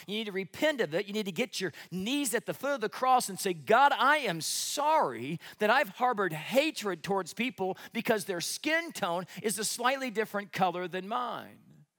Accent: Missouri, United States; I grew up in Missouri, and Missouri's more like the South, and there was a lot of racism, and there was a lot of prejudice.

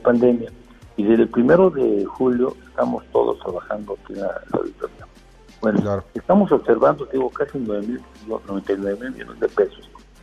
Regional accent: Oaxaca, Mexico; yo soy de Oaxaca y estoy enterado de los temas

